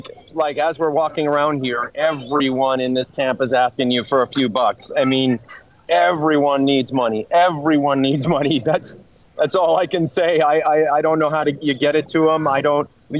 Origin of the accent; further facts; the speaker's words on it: Panamá, Panama; I grew up here in the Canal Zone in Panama. I am an American.